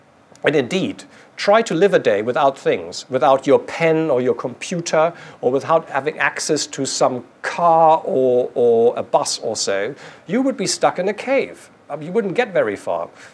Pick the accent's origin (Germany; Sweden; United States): Germany; Hamburg; I was raised in Hamburg, which mainly has apartment buildings, or villas, if you're lucky, but mostly apartment buildings.